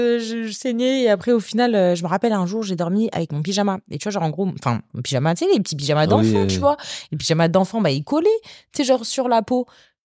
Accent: France; quand j'étais jeune, en France

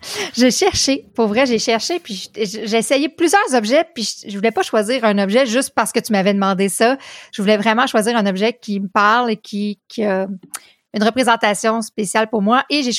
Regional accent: Quebec, Canada; j'habite au Québec, province du Canada.

